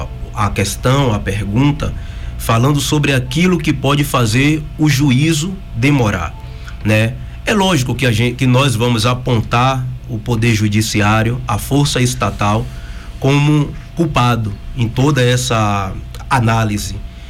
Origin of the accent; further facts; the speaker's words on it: Salvador, Bahia, Brazil; Eu sou natural de Salvador, então eu saía de um bairro para ir em outro bairro